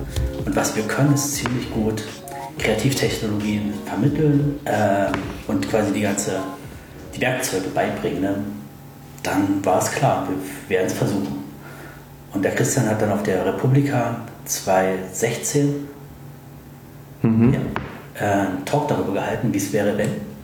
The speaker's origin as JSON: {"language": "German", "region": "Saxony", "country": "Germany", "said": "Ich komme aus der Sorbischen Oberlausitz, Ecke Bautzen"}